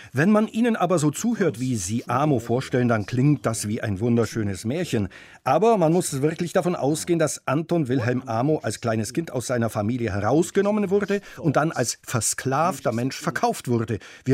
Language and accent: German; Cameroon; Ich bin in Kamerun aufgewachsen.